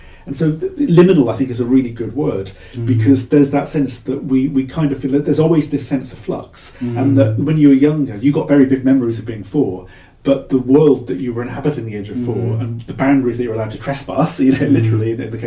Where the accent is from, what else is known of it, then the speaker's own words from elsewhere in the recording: Cardiff, Wales, United Kingdom; because I'm from Cardiff originally, and I remember walking down the streets of Cardiff.